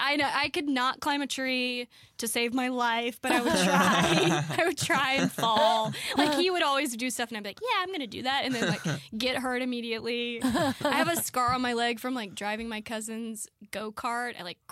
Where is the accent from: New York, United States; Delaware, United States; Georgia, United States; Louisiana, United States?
Georgia, United States; I mean, I feel like growing up in Georgia, like I played in a creek.